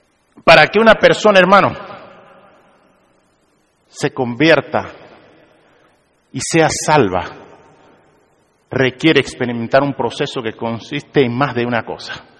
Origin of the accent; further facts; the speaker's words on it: Cuba; no le voy a decir que soy cubano